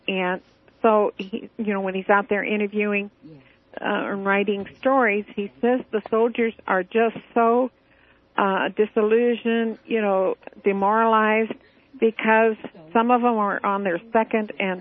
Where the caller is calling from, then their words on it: Clearfield, Utah, United States; I'm from Clearfield, Utah